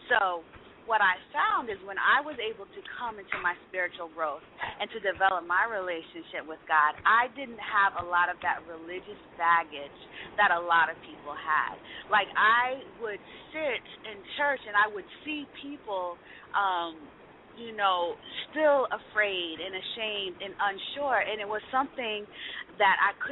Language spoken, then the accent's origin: English; New Jersey, United States; now in Atlanta, United States; I am originally from New Jersey, where I have my production company, Empower, as well, and we really focused on theater. I decided that I wanted to relocate to the Atlanta, Georgia area